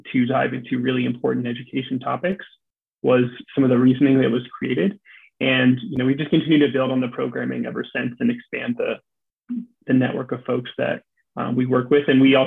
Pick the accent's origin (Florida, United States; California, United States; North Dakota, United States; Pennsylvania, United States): Pennsylvania, United States; now in Texas, United States; where I grew up in Pennsylvania, none to be found. So once a month or so, they would try to recreate what version of it we could up in Pennsylvania.